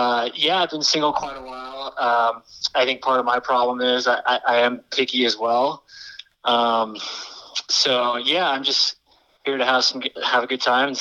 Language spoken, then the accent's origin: English; Lincoln, Nebraska, United States; also born or lived in Colorado / Orange County; But, yeah, I grew up in Nebraska. Spent some time in Colorado. Moved to California after college. Lived in Orange County for about 7 years.